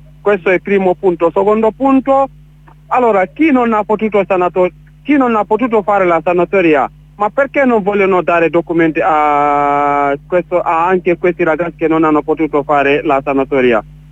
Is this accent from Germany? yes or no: no; Senegal; now in San Severo, Italy; io sono senegalese, sono in Italia dal 2014. Vivo in Puglia, precisamente a San Severo.